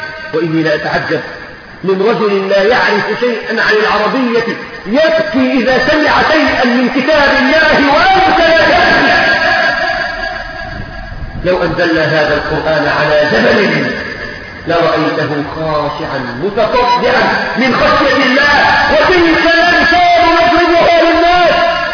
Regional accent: Egypt; طبعا ده لو عندنا في مصر هيقول: أنت مستعجل على الهم بدري ليه؟

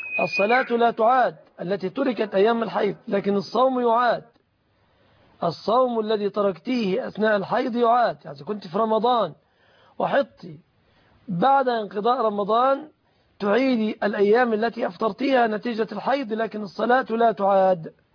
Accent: Egypt; في بلادنا مصر

